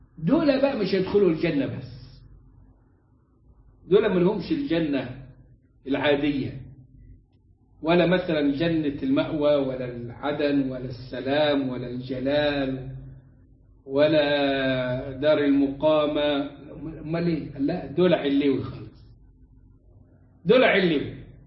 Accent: Upper Egypt, Egypt

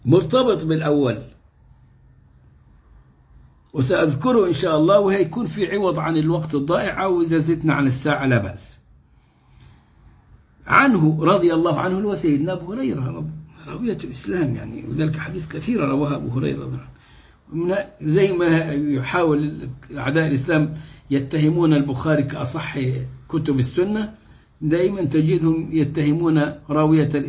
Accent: Egypt; وقد ضحى الشيوخ عندنا في مصر بأنفسهم حين عددوا الزوجات لنشر هذا في المجتمع.

